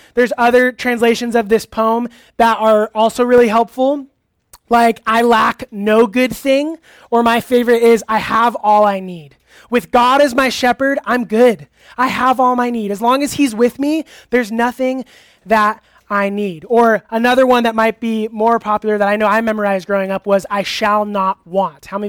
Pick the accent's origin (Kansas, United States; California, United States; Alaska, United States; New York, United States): California, United States; Growing up in Orange County, I know for me personally, was actually really challenging.